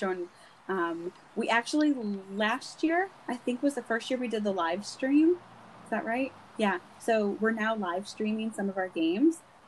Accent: New York, United States; And as a New Yorker who didn't understand what beach culture was, I had to embrace the beach culture a little bit.

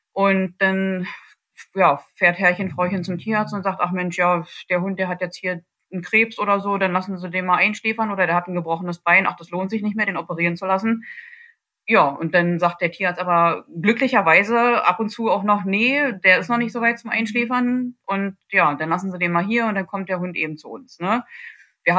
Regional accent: Berlin, Germany; ich bin jetzt mittlerweile 38 Jahre alt, komme eigentlich ursprünglich aus Berlin

